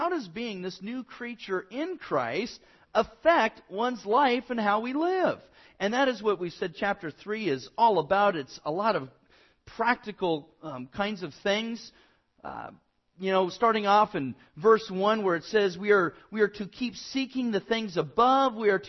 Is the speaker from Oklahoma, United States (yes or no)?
no; Burbank, California, United States; You know, I'm from Burbank. I don't know about rattlesnakes and stuff.